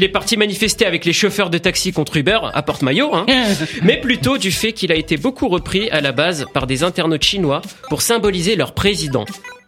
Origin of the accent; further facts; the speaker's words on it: France; Tiens, par exemple, chez nous, en France